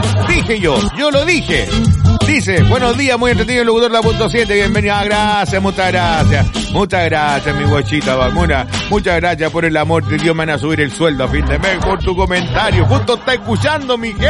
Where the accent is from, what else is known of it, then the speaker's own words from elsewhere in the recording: Chile; Somos chilenos, ¿cómo no vamos a encontrar alguna forma? Siempre el chileno busca alguna forma de poder economizar